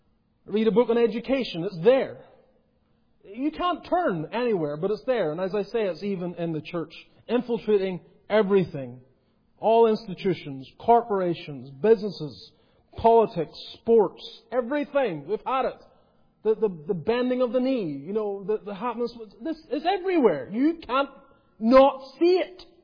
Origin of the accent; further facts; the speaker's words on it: Northern Ireland, United Kingdom; I come from Northern Ireland.